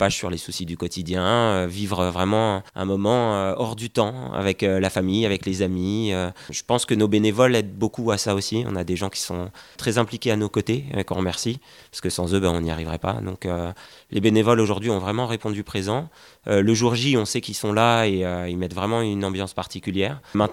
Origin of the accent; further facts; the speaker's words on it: Grand Est, France; nous, on vient de Champagne-Ardenne, on n'est pas basalpin.